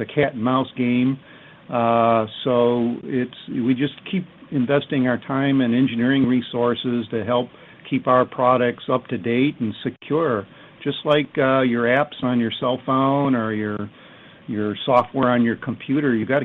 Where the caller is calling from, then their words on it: Detroit, Michigan, United States; We're calling in from Detroit. So the weather here is great